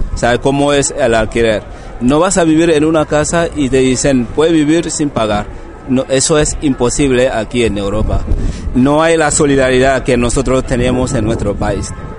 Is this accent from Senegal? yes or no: yes; Senegal; Yo soy de Senegal.